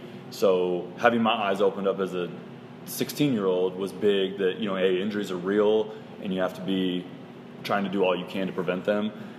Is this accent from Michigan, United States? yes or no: no; Beaverton, Oregon, United States; I'm originally from Beaverton, Oregon, where I went to high school.